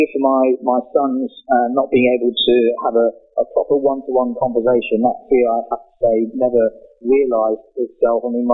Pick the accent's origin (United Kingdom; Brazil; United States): United Kingdom; moved away; you might tell from my accent, I'm from the UK originally